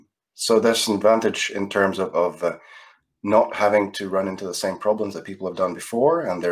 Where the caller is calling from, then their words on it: Jönköping, Jönköping County, Sweden; I'm calling from Jönköping University, Sweden, where I am an assistant professor working on ontologies and ontology engineering.